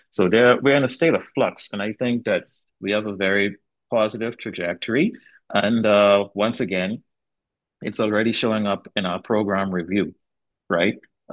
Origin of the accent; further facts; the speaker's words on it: Bahamas; I grew up in the Bahamas as an artist